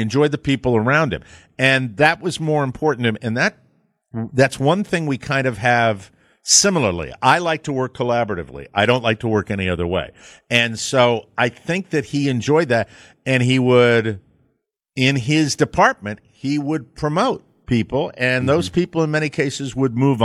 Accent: Glastonbury, Connecticut, United States; So he lived in my hometown, Glastonbury, Connecticut, 40 years. This is middle America, ladies and gentlemen. Same little small town for 40 years.

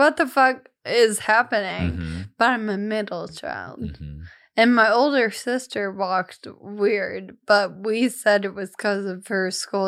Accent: Franklin, Tennessee, United States; Yeah, I'm from Nashville, specifically a town called Franklin.

